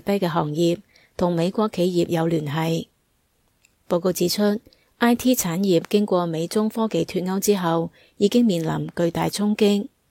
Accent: Taiwan; 我们是在台湾长大的孩子，对我个人来讲，我们是住在三爷公溪、二人溪流域滋养我们的地方。

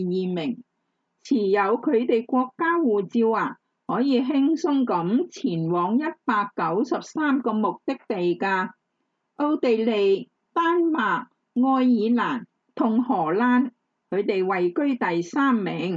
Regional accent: Hong Kong; 其實我們港人很熱愛日本旅遊的喔

